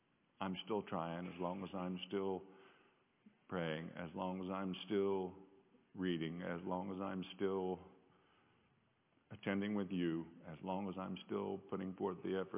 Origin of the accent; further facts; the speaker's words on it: Albuquerque, New Mexico, United States; I'm from Albuquerque, New Mexico.